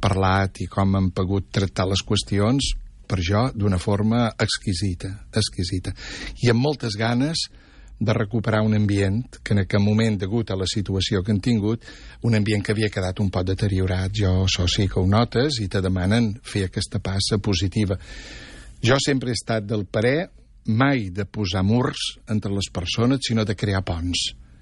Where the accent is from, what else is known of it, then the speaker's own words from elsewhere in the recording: Balearic Islands, Spain; Sí, som menorquí, som de l'altra illa.